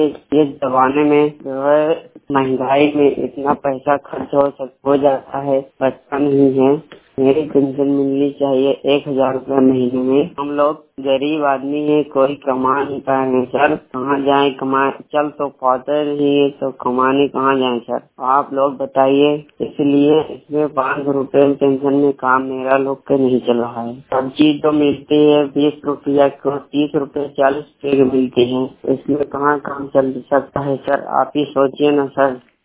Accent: Allahabad, Uttar Pradesh, India; पलय गांव पलय दूजी का पुरवा लाल गोपालगंज जिला इलाहाबाद के रहने वाले हैं।

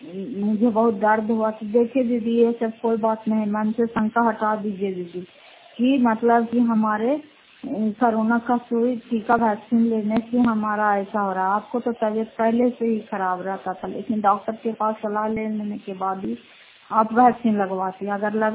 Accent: Fatehpur, Bihar, India

